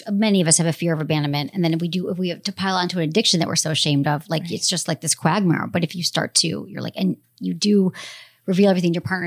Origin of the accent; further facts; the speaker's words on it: Michigan, United States; 43, Michigan, my home state.